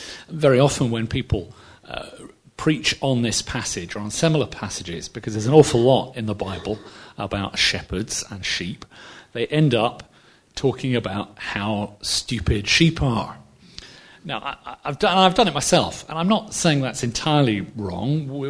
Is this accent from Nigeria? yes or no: no; Pyrford, South East England, United Kingdom; I grew up in Surrey, you may know, in a village called Purford, and we were part of an Anglican church there.